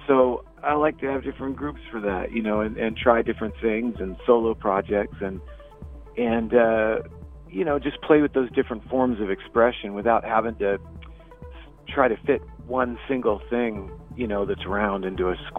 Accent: Eureka, California, United States; now in Oakland, United States; No, I was born and raised in Humboldt County in Eureka, California, way up north near the Oregon border.

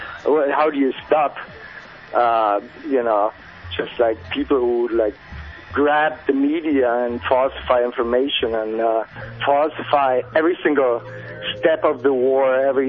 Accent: Germany; now in United States; I'm from Germany.

